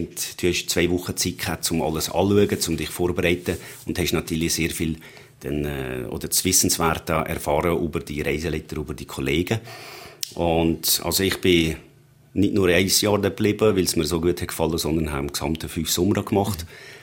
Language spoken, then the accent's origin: German; Valais, Switzerland; Das ist vielleicht auch ein bisschen als Walliser. Man hat ja gerne innerhalb von der Walliser so ein bisschen Kontakt